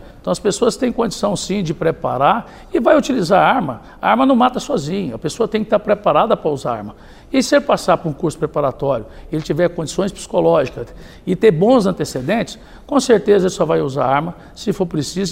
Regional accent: Goiás, Brazil; A mesma coisa aconteceu lá no meu estado de Goiás, na cidade de Caldas Novas

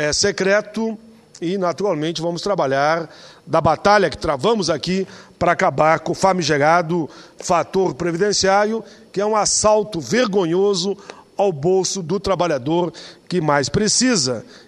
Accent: Caxias do Sul, Rio Grande do Sul, Brazil; moved away as an adult; me referindo a uma cidade lá da Serra Gaúcha, região onde eu cresci. Eu nasci em Caxias, saí de Caxias com 33 anos de idade e conheço muito bem toda aquela região.

